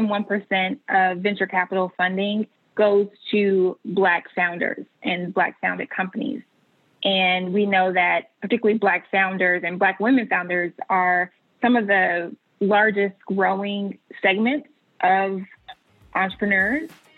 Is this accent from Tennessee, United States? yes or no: yes; Nashville, Tennessee, United States; accent: southern drawl; also born or lived in Mobile, Alabama; So I was born in Mobile, Alabama, which you may be able to pick up on a little bit of a southern drawl, but born in Mobile and raised primarily in Nashville, Tennessee